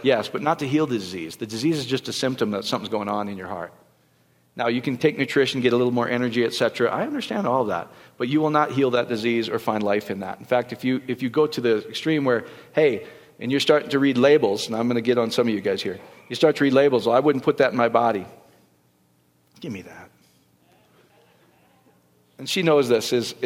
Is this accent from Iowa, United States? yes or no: yes; Iowa, United States; Because I grew up in Iowa. Anybody been to a Dutch bakery?